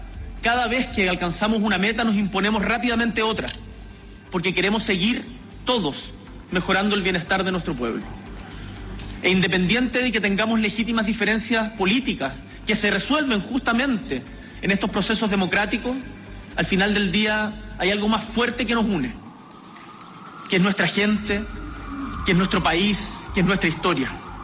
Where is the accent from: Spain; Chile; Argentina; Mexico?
Chile